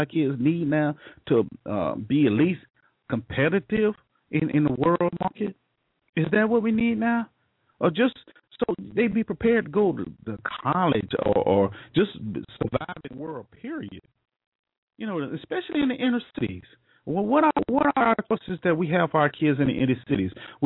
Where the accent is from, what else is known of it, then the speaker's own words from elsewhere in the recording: Jacksonville, Florida, United States; in Florida, in Jacksonville, you know, my hometown